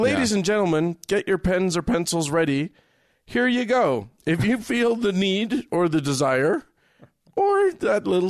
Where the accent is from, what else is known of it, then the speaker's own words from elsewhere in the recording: West Virginia, United States; I'm an atheist from West Virginia.